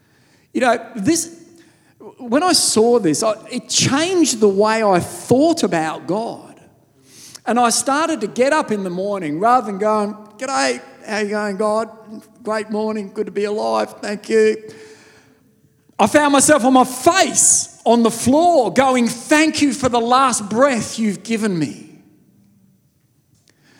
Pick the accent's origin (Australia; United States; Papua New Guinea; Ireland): Australia; Then we also see constitutional monarchies, which we are part of, being an Australian